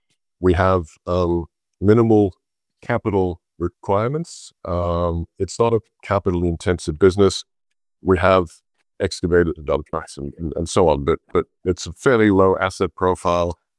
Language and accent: English; Australia; being an Australian